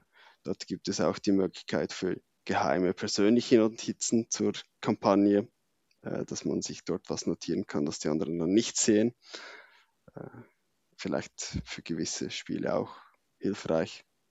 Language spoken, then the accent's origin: German; Switzerland; Als Schweizer ist man doch auch ein bisschen französisch unterwegs.